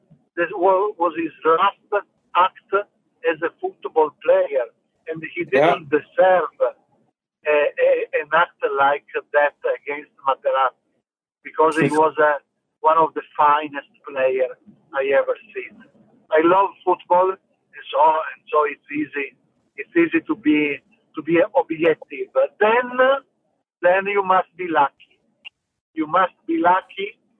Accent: Trieste, Friuli-Venezia Giulia, Italy; English is a second language; I'm a big tifoso of Triestina, that is the squad, the team of my city, of my hometown city.

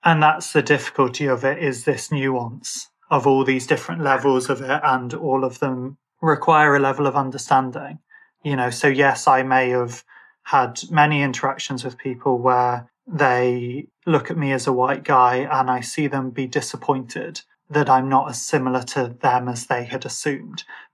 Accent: Birmingham, West Midlands, United Kingdom; I'm Irish or that I'm from Birmingham. And so I might sound a bit like I'm from London to some people, but I'm not.

